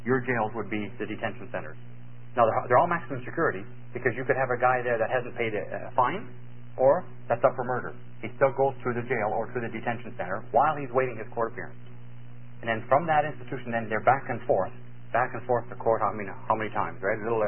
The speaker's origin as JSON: {"language": "English", "country": "Canada", "said": "I'm a Canadian, and Susan's an American, and so that makes us very appropriate to do this particular seminar together."}